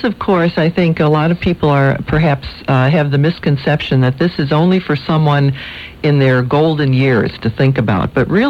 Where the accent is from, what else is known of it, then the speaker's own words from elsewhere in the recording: Chicago, Illinois, United States; I was born and raised in the Austin neighborhood, so that was just due west of you there. But, yeah, that's Chicago's a great place